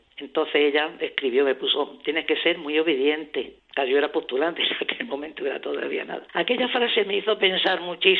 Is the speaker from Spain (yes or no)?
yes; Huéscar, Andalusia, Spain; nosotros teníamos en la casa de Huéscar, que es donde yo soy de Huéscar, de aquí de la provincia